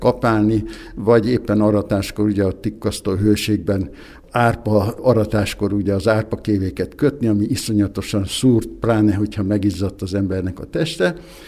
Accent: Pácin, Borsod-Abaúj-Zemplén, Hungary; Hát igen, én Pácink községbe születtem. Gyermekkorom, ifjúsági korom legszebb faluja és települése volt, különösen addig, amíg a nagyszüleim éltek.

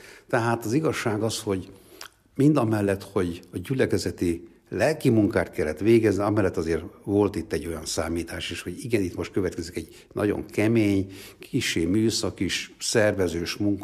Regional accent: Mád, Borsod-Abaúj-Zemplén, Hungary; egy teljesen tradicionális református családban nőttem fel. Hegyaljai vagyok, Mádi vagyok.

